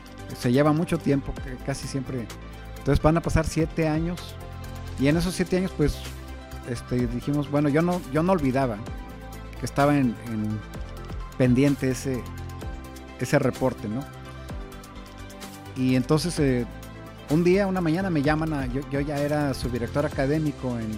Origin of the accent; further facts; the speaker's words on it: Mexico; Y como nosotros somos mexicanos y la tortuga es mexicana, se la dedicamos a México.